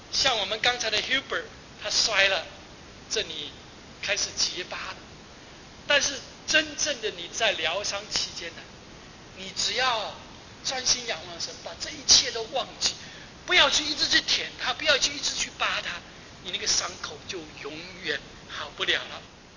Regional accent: China; 所以就知道我们中国人说，

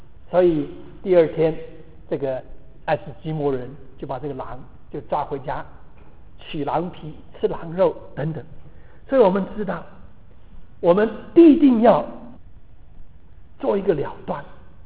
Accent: China; 过去的事情，我们中国人讲呢，覆水难收

